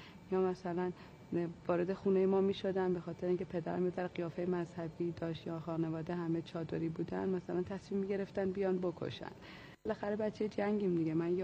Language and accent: Persian; Tehran, Tehran Province, Iran; دو تا فرزند کودکیمون که توی تهران بودیم، ما تو اوج بمبارون و ترور منافقین و این جریانات بودیم، چون محله ما یه محله تقریبا مذهبی نشین بود،